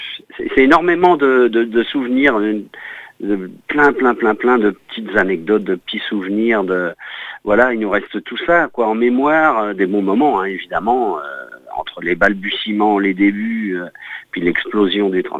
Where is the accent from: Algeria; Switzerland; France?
France; Nantes, Pays de la Loire; nous, en tant que Nantais, donc Nantes étant la capitale de la Bretagne